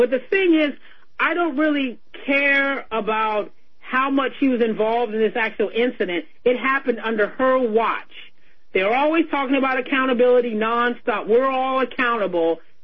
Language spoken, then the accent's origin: English; Sacramento, California, United States; when I was growing up in Sacramento, we used to go to Davis to various functions all the time.